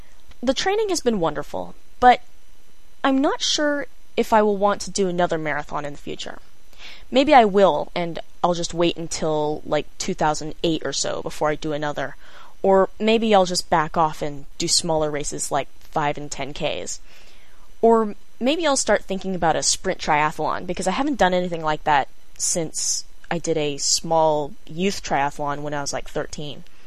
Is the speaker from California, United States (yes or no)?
yes; San Francisco, California, United States; born there; I'm 25, was born in San Francisco, but I've never actually lived